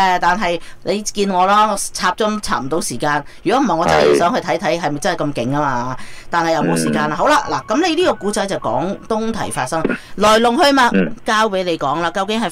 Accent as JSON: {"language": "Cantonese", "country": "Hong Kong", "said": "希望大家真系作为香港人嘅，希望继续即系大家团结努力吓"}